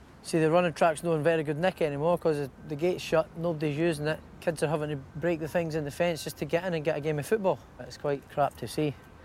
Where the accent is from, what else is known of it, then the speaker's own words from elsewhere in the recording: Prestonpans, Scotland, United Kingdom; I'm not from Edinburgh. I'd like to say my hometown, Preston Pans.